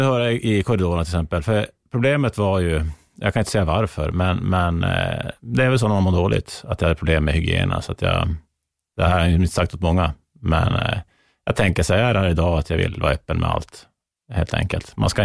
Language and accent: Swedish; Norrland, Sweden; när man kommer fram som norrlänning till Stockholm att man ska gå, att man ska hamna vilse.